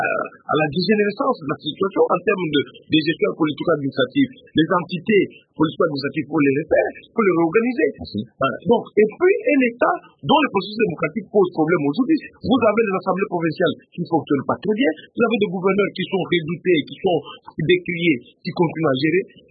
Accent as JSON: {"language": "French", "region": "Cabinda", "country": "Angola", "said": "L'autre fois, je vous ai rappelé la situation de chez moi, à Cabinda"}